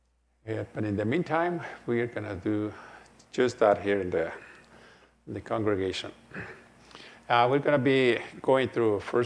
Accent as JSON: {"language": "English", "country": "Mexico", "tie": "born or raised there", "said": "as we go to Mexico this coming Friday, and we're going to be visiting the church in my hometown"}